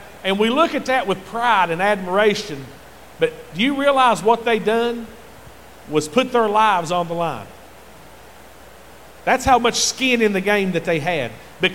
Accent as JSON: {"language": "English", "country": "United States", "tie": "born there", "said": "I thank God that I live in this country, that I was born in America."}